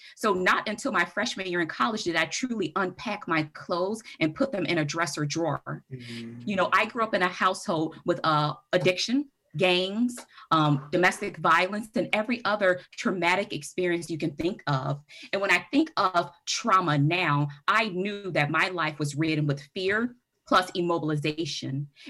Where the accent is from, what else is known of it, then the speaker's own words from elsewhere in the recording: Kenosha, Wisconsin, United States; So growing up in Kenosha and going through the Unified School District, you know, I went to Carthage